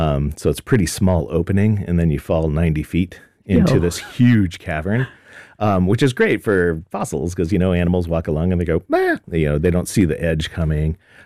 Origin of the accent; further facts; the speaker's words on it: Wyoming, United States; growing up, I grew up in Wyoming, and all the mountains and a lot of the structures that we see and talk about in geology, whether it's an anticline or mountain building, it's all right there.